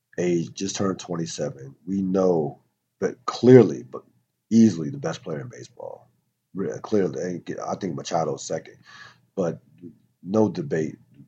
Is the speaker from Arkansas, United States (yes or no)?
no; New Jersey, United States; born there; he's a Jersey product, so I was born in Jersey.